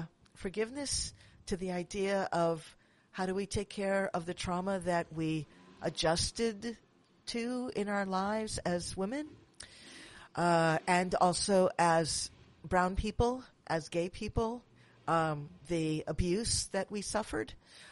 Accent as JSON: {"language": "English", "town": "Manhattan", "region": "New York", "country": "United States", "lives_now": "San Francisco, United States", "said": "I'm from Manhattan, but I live in San Francisco now and work in Manhattan whenever I can."}